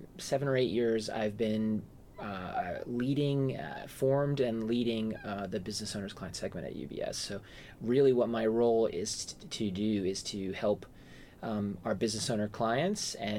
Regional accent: New Jersey, United States; now in New York City, United States; I live in New York City. I'm from New Jersey originally, but I've lived here longer than I lived in New Jersey.

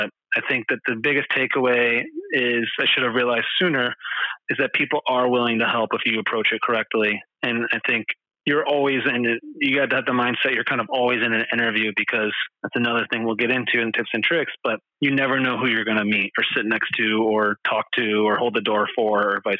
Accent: Michigan, United States; moved away as an adult; also born or lived in Boston / New Hampshire / Stamford, Connecticut; So I grew up in Michigan. After high school, moved to the Boston area for 2 years, played junior hockey, ended up going to college in New Hampshire

